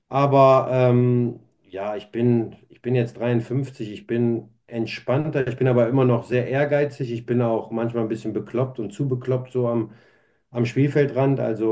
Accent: North Rhine-Westphalia, Germany; Ich komme vom Niederrhein, im Ruhrpott so. Ne? Das ist meine Mentalität, das ist meine Heimat.

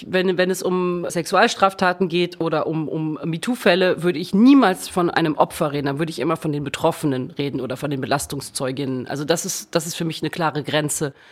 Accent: France; German is a second language; darf man als Französin beide Pässe haben.

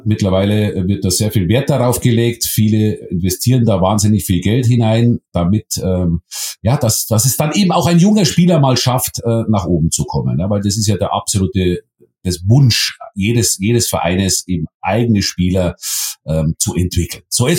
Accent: Germany; Also wir als Deutsche können stolz sein auf unsere U21.

